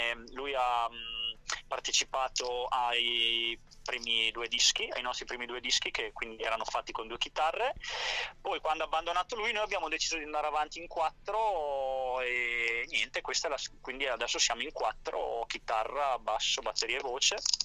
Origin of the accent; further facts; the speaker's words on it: Sassuolo, Emilia-Romagna, Italy; noi siamo di Sassuolo in provincia di Modena, quindi la città della ceramica